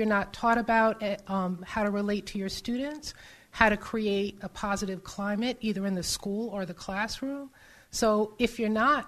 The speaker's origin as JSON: {"language": "English", "town": "New York City", "region": "New York", "country": "United States", "tie": "born or raised there", "said": "And I grew up in New York City. New York, at the time when I grew up, was very segregated."}